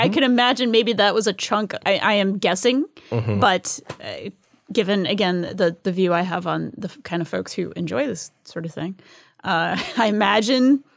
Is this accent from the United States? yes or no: yes; New England, United States; Growing up in New England, I used to go to whaling museums.